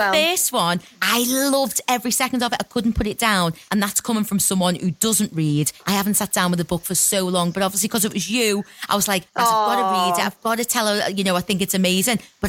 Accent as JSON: {"language": "English", "town": "Liverpool", "region": "North West England", "country": "United Kingdom", "accent": "Scouse", "said": "It was written in my accent, so obviously I could really warm to the characters. You know, all the name, the places, the localisms that you put in there. For the likes of us Scouse girls, us ladies of Liverpool, it was just a joy"}